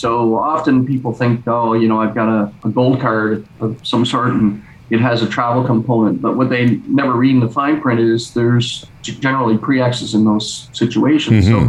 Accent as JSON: {"language": "English", "country": "Canada", "said": "said, if you wait, like even in being Canadian"}